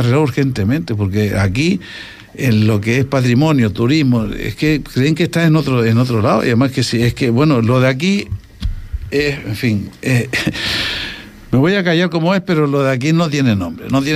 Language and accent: Spanish; Canary Islands, Spain; que somos canarios también.